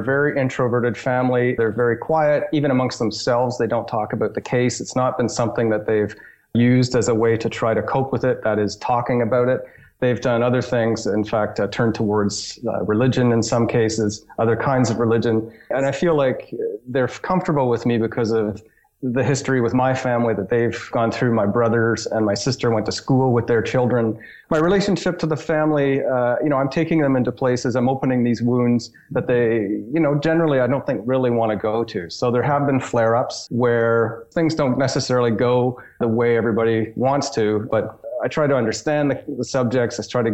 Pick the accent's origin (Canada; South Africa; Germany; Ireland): Canada; Arnprior, Ontario; I grew up in Armprior, grew up in the area where McNaughton disappeared.